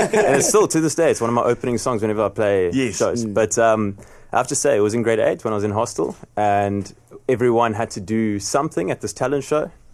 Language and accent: English; Melkbosstrand, Western Cape, South Africa; Cape Town born and bred. Grew up in Malkbos Strand.